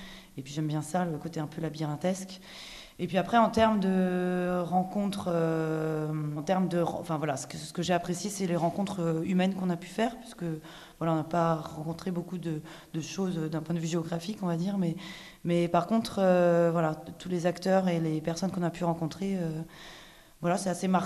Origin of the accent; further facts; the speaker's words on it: Île de Sein, Brittany, France; now in Douarnenez, France; On habite à Douarnenez, mais moi je suis originaire de l'île de Sein